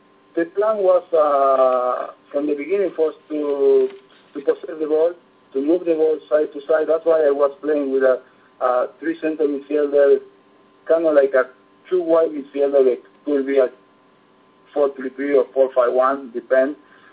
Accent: Argentina; English is a second language; now in United States; after I come back to my country, I'm from Argentina, and I went to play in another country in Italy, and I come back again into the United States in 2005, and I stay here

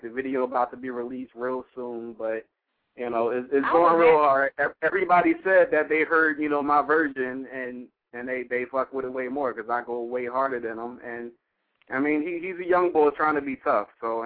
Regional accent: Philadelphia, Pennsylvania, United States; I mean, I'm from Philly. Don't get it twisted. Now, West Philly.

